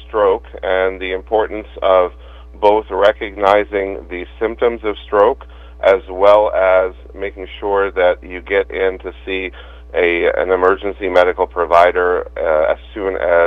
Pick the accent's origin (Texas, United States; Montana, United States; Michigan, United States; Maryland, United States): Maryland, United States; Well, I grew up in Maryland, anyone's familiar with Towson State University, so grew up about 45 minutes away from there in Harford County.